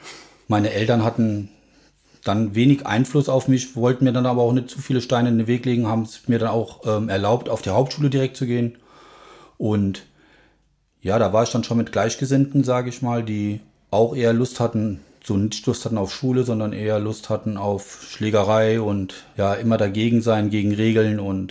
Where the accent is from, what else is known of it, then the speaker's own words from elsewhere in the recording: Rhineland-Palatinate, Germany; in dem ganzen Gebiet, wo ich halt groß geworden bin im Hunsrück